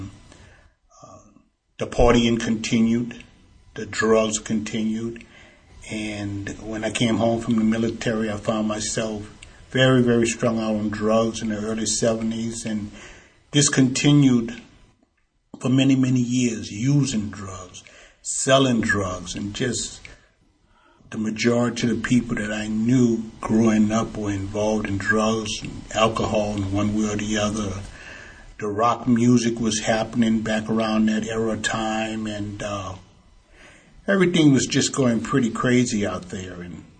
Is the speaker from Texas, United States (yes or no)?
no; New Orleans, Louisiana, United States; born there; I was born in New Orleans, Louisiana. I was raised in a Catholic family.